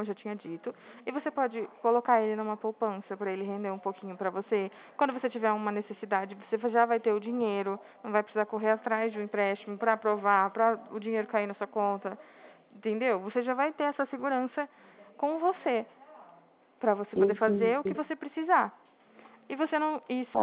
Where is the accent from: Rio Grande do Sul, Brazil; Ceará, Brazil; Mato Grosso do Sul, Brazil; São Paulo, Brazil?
São Paulo, Brazil; Dracena; eu sou de Dracena, no interior de São Paulo.